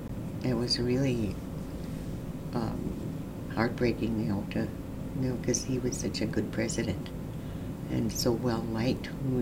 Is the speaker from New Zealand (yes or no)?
no; Nett Lake, Minnesota, United States; also born or lived in Bemidji; Right here in Net Lake. Everyone around here is my friend. This has always been home to me.